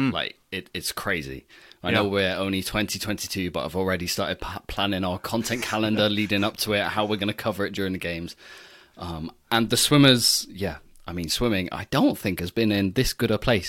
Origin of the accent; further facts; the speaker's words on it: United Kingdom; we do focus on British swimming a lot because we are British. We like to promote our home nation as much as we can.